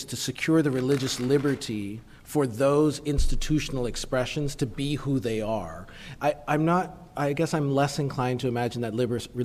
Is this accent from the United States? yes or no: no; Canada; I should tell you, I'm Canadian